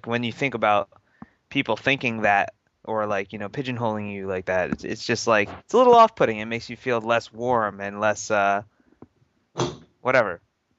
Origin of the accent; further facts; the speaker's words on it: New Jersey, United States; And I feel like the same way for me growing up in Jersey, like I picked up a lot of the same sort of humor